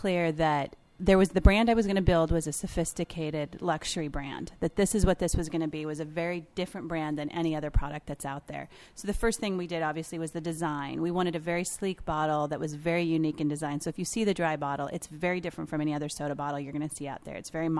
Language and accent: English; Seattle, Washington, United States; And I'm from Seattle, so of course we all have lots of beverage options out there.